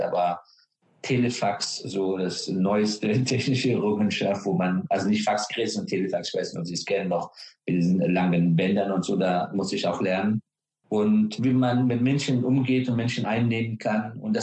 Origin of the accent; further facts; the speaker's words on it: Afghanistan; Und das war mein Weg, damit umzugehen, weil Afghanistan hatte auch zu damaligen Zeitpunkt jetzt in den besten Ruf.